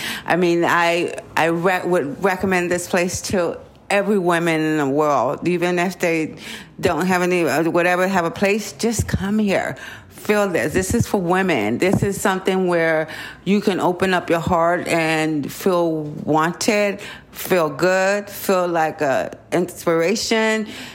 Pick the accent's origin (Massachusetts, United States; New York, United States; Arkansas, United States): New York, United States; Bronx; also born or lived in Baltimore / Palm Desert; I'm from the South Bronx, New York. You know, I was raised by my grandmother and then moved to Baltimore, Maryland, ended up in California. I did great in Palm Desert, was out there for 18 years, had a place, everything.